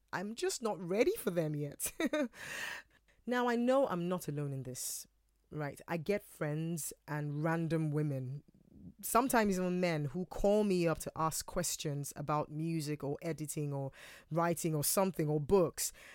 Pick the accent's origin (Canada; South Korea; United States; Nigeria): Nigeria; now in United Kingdom; I was born and bred in Nigeria. I've lived in the UK happily for the last 13 years with my family.